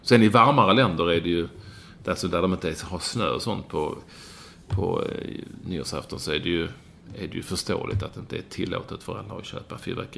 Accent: Sweden; Men här hemma i Sverige så började det ju smälla en vecka innan

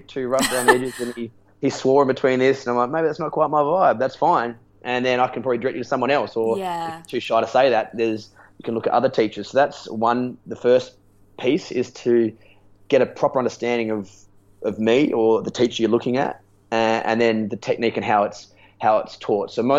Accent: Adelaide, South Australia, Australia; I'm from Adelaide, so there's people in Adelaide, if there's enough people, I'll fly and teach.

